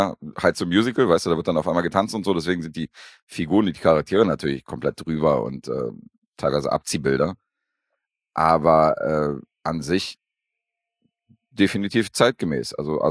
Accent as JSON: {"language": "German", "region": "Berlin", "country": "Germany", "tie": "born or raised there", "said": "Das ist ja auch die Zeit, wo ich groß geworden bin, darf man nicht vergessen. Also die 80er in Berlin im Westen vor der Maueröffnung"}